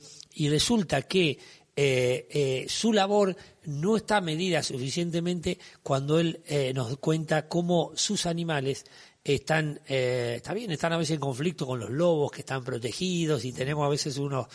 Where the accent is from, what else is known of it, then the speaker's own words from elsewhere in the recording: Chaco, Argentina; Y los chaqueños le decimos